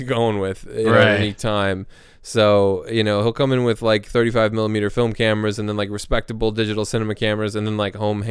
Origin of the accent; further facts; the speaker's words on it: Midwest, United States; I grew up in the Midwest.